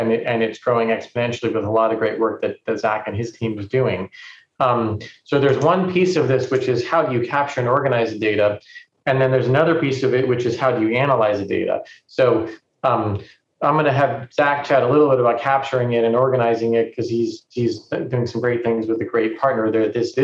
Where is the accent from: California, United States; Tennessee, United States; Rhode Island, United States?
California, United States; I come from Silicon Valley.